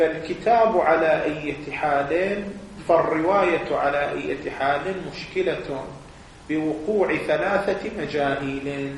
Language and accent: Arabic; Qatif, Eastern Province, Saudi Arabia; احنا على ما هو عندنا في القطيف